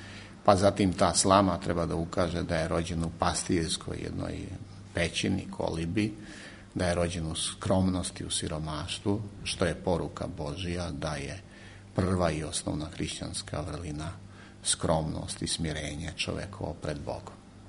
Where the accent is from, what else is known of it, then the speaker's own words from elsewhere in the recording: Serbia; mi smo kao Srbi vezani za šume